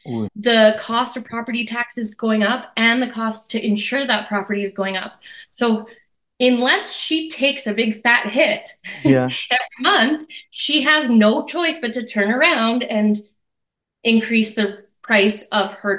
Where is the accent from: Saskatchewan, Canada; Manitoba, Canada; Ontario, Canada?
Saskatchewan, Canada; so I'm originally from Saskatchewan, started off living on a farm in the middle of nowhere and moved to the town of 500 and grew up there.